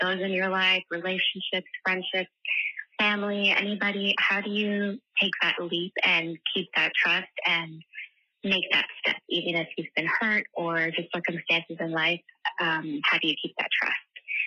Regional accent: Louisville, Kentucky, United States; I'm from Louisville, Kentucky.

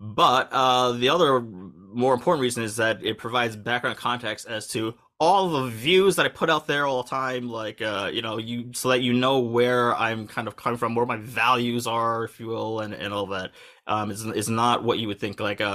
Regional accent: United States; I've been here for a few years, but I'm U.S. born and raised, as you can tell by my accent.

